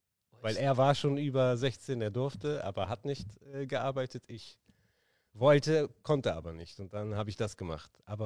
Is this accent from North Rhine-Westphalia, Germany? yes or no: yes; Weckhoven, North Rhine-Westphalia, Germany; Weil, guck mal, wo ich groß geworden bin, Weckhofen, das ist bekannt.